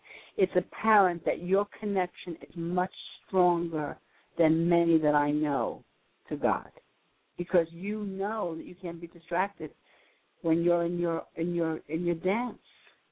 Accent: New York, United States; I want to be in New York in my hometown, doing what I am, being what I am.

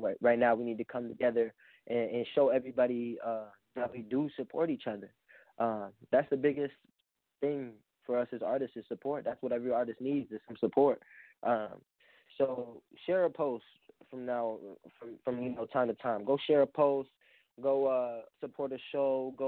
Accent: Las Vegas, Nevada, United States; now in Minnesota, United States; I'm originally from Las Vegas, Nevada, moved to Minnesota 2012.

